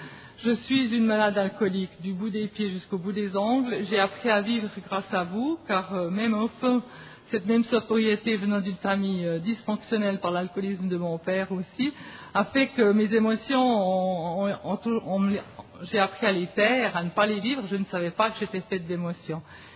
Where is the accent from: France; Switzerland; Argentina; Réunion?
Switzerland; je viens de la Suisse et je suis heureuse.